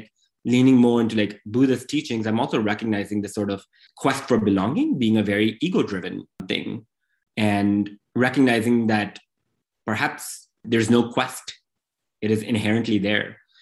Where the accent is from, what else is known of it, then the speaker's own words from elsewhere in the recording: Karachi, Sindh, Pakistan; moved away as an adult; also born or lived in Hyderabad; now in United States; I came to the US from Pakistan to study. I was born in Pakistan. I lived there for the first 18 years. I was born in Hyderabad and then moved to Karachi. Karachi is a much bigger city.